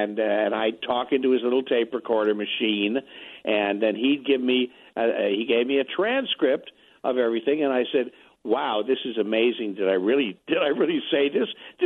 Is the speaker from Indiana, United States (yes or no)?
yes; Goshen, Indiana, United States; I'm from Goshen, Indiana, you know, northern Indiana, near Elkhart and South Bend and all of that.